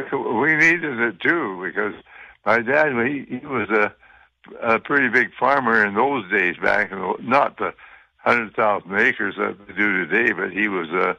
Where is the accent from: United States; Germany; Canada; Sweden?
Canada; Drinkwater, Saskatchewan; my father homesteaded out in that Drinkwater area, and that's along the 39 Highway between Rollo and in that area there.